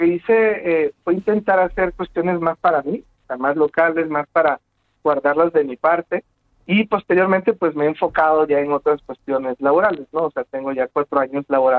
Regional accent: El Salvador; now in Mexico City, Mexico; yo soy salvadoreño, tengo más o menos 8 años de vivir en la Ciudad de México

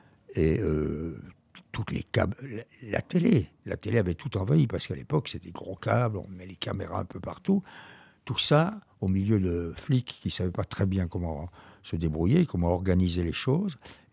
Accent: France; Il est là, il se balade et il entend mon accent français. Il me dit « Ah, okay, vous êtes quoi ?» Je dis « I'm French, je suis français. »

